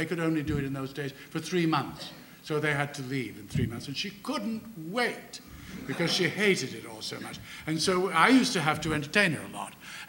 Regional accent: Montreal, Quebec, Canada; I was foreign. I was from Montreal

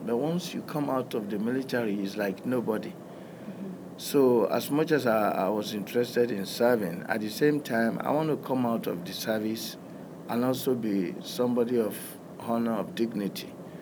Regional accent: Nigeria; now in United States; as a Nigerian at the time, I don't even know it's possible.

